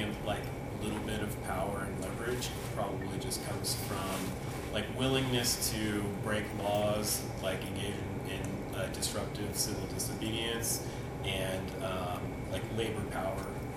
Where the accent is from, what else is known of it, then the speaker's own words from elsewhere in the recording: San Antonio, Texas, United States; now in Dallas-Fort Worth, United States; I'm from San Antonio, Texas. I live in Dallas-Fort Worth now.